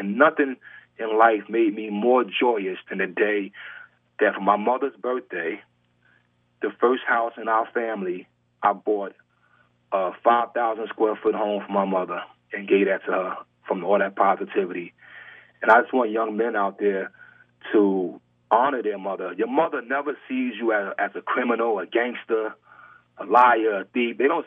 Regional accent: Brownsville, New York, United States; I grew up in Brownsville when it was dangerous, bro.

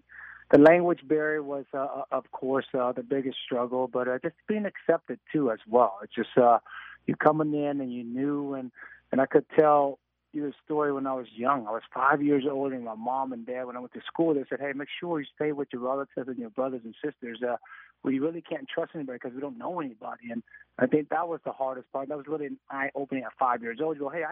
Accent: Kalamazoo, Michigan, United States; also born or lived in Fort Chaffee, Arkansas; I was born in Fort Chaffee, Arkansas, and then we moved to Kalamazoo 6 months earlier.

